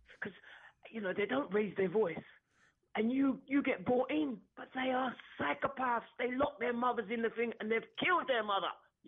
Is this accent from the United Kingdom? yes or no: yes; London, United Kingdom; But the area I grew up in East London, he comes from the same area.